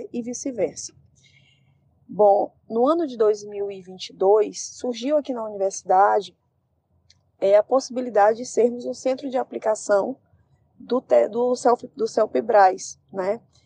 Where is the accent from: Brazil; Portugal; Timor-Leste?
Brazil; São Luís, Maranhão; born there; Nasci aqui em São Luís do Maranhão.